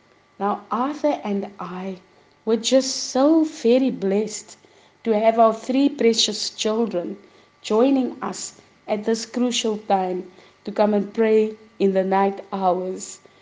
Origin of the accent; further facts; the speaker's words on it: South Africa; I am from South Africa